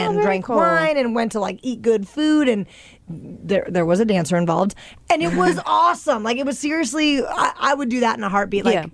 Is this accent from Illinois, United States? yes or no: no; Stanwood, Washington, United States; They were actually trying to open a location in my hometown of Stanwood, Washington.